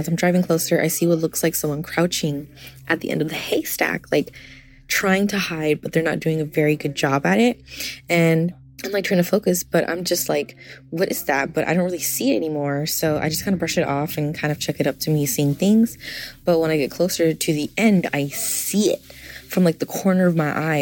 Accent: California, United States; I'm from California, and I stay in the Bay Area.

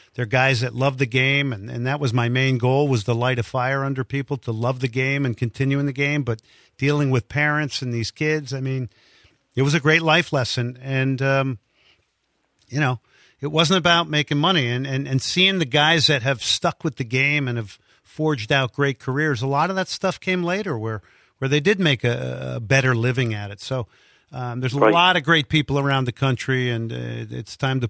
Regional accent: New Jersey, United States; a lot of my teammates in college and peers growing up in New Jersey.

